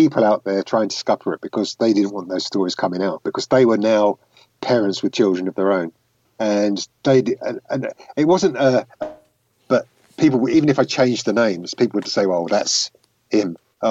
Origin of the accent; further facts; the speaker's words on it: Luton, East of England, United Kingdom; I've done a book for nothing. It's called Luton Boy, about growing up in Luton.